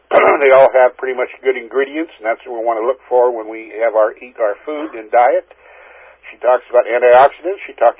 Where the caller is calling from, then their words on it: Olympia, Washington, United States; I'm calling from Olympia, Washington, and I'm excited about being on the call.